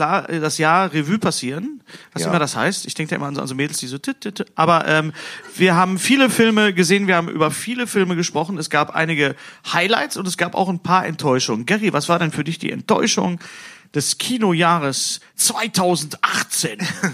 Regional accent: North Rhine-Westphalia, Germany; klär uns mal bitte auf, wir kommen aus dem Ruhrpott.

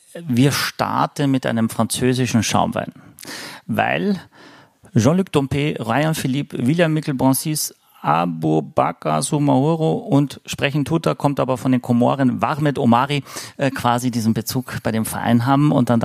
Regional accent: Austria; als Österreicher fühle ich mich immer so wahnsinnig empfangen

